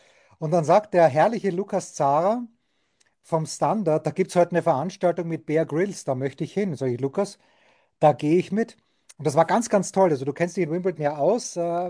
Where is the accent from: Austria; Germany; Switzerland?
Austria; Und ich bin da groß geworden in Österreich.